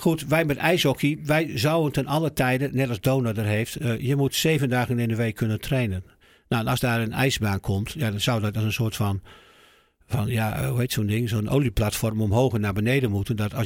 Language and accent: Dutch; Groningen, Netherlands; now in Eelde, Netherlands; ik als echte Groninger en nu een paar jaar Drenthe, wat ik ook prachtig wonen vind.